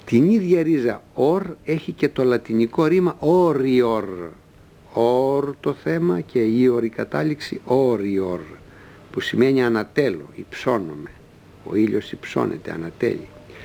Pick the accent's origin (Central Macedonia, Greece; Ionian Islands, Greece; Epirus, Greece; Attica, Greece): Central Macedonia, Greece; το χωριό μου στα Πιέρια, όπου λέμε τα αρνήθια, τα ορνήθια, τα αρνήθια.